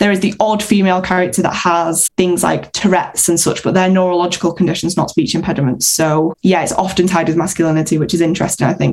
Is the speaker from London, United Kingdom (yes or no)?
no; Manchester, North West England, United Kingdom; accent: Manchester; I'm quite proud of my Manchester accent